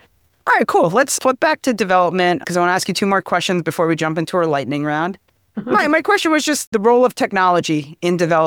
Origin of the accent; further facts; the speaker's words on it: New York, United States; I'm from Long Island, so Islanders.